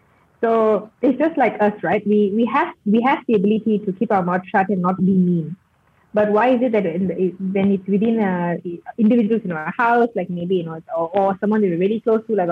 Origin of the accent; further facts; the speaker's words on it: Ipoh, Perak, Malaysia; I'm from Ipoh, so we used to travel quite a bit.